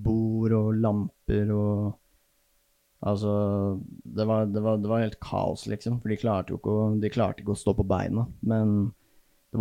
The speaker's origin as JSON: {"language": "Norwegian", "town": "Vestfossen", "region": "Buskerud", "country": "Norway", "tie": "born or raised there", "lives_now": "Bø, Norway", "said": "Jo, så greier jeg at jeg vokste opp i Vestfossen, og jeg er oppvokst der med 10, så, eller vi er en søskenflokk på 10."}